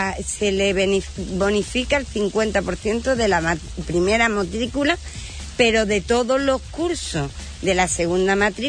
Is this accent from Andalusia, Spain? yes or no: yes; Palos de la Frontera, Andalusia, Spain; la verdad es que Palos no es porque sea mi pueblo, pero mi pueblo es precioso.